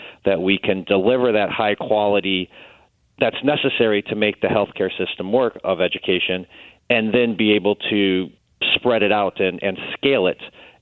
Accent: Midwest, United States; I'm an Irish Catholic boy from the Midwest.

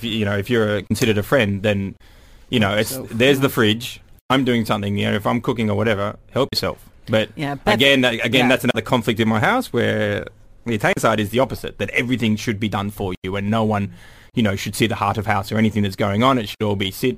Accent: Australia; being an Australian, we are more 7:45.

